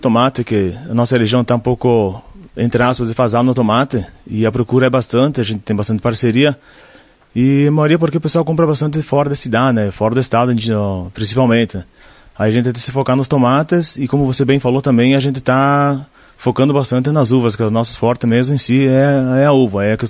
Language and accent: Portuguese; Vila Maria, Brazil; born there; Isso, nasci em Vila Maria, aqui mesmo.